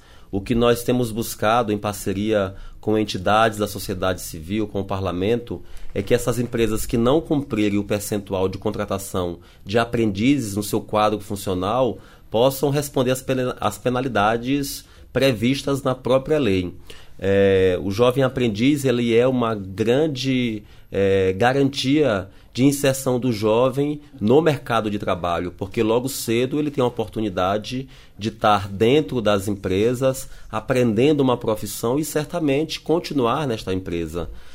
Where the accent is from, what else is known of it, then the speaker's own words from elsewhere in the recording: Pio XII, Maranhão, Brazil; eu sou do município de Pio XII, interior do estado do Maranhão. Eu venho de uma realidade que milhões de jovens brasileiros têm vivido.